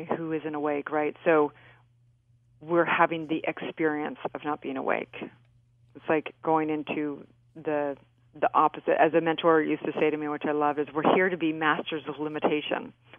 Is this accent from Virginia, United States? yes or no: no; California, United States; because I had heard, you know, growing up in California, it was kind of like a bad word.